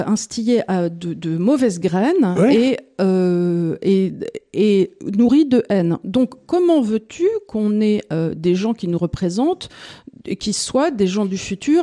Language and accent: French; France; J'ai dit « Je suis française ».